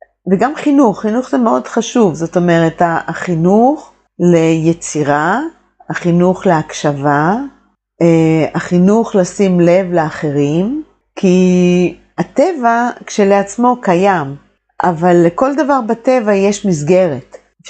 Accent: Northern District, Israel; והטבע היה נהדר, זה היה בגליל המערבי, שזה מקום יפהפה

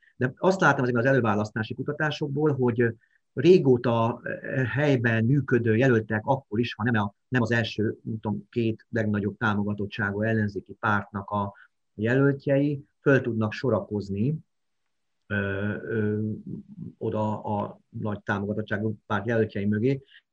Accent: Pápa, Veszprém County, Hungary; born there; now in Százhalombatta, Hungary; pápai születésű vagyok, Százhalombattai lakos, Budapesten dolgozom

